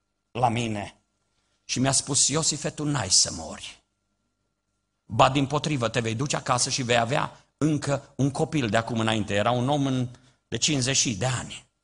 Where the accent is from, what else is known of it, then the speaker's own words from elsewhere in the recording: Romania; Copilăria mea a fost puternic marcată de un om. În satul meu, de pe malul Someșului, eram undeva prin clasa 5-a, 6-a